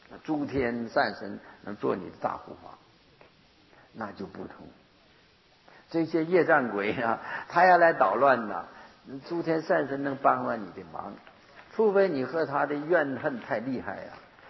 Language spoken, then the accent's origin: Chinese; Northeast China, China; 我是东北人哈、啊， 有一句土话，一条道跑到黑。